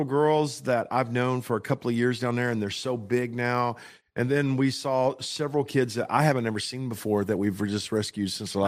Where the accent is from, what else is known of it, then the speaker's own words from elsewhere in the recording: Texas, United States; I'm not a Mexican, I'm a Texan